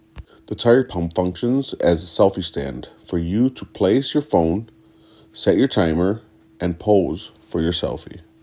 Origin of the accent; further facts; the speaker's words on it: Waukesha, Wisconsin, United States; born there; now in Janesville, United States; the creator of Self-Worth. I was born in Waukesha and now live in Janesville.